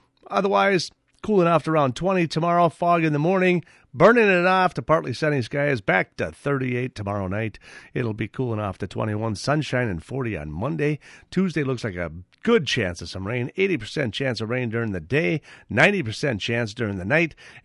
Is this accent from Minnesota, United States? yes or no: yes; Darwin, Minnesota, United States; Hey, and oh, by the way, I grew up just outside of Darwin, Minnesota.